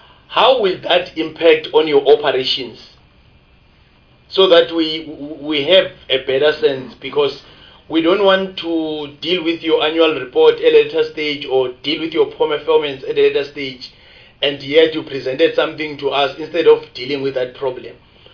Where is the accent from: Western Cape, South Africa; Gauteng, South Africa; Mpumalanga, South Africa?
Mpumalanga, South Africa; I'm from Mpumalanga